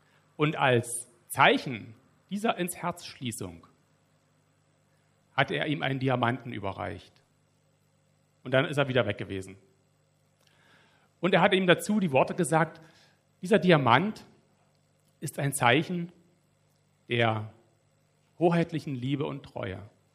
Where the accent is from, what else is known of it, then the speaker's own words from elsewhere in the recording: Forst, Brandenburg, Germany; born there; Er kommt aus der Gegend, wo ich geboren bin, also Forst.